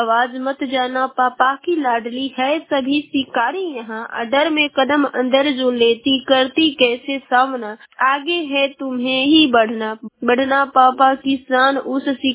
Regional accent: Ballia, Uttar Pradesh, India; और मैं बलिया जिले की निवासी हूँ।

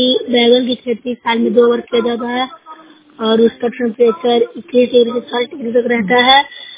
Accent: Bihar, India; ग्राम 12 खजाना जिला नालंदा की रहने वाली हूँ।

